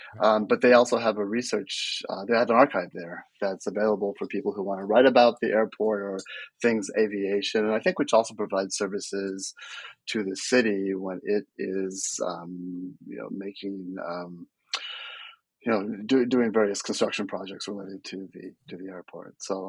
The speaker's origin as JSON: {"language": "English", "region": "California", "country": "United States", "said": "And I should back up and say that I'm from the Bay Area originally. So, I wanted to write about home"}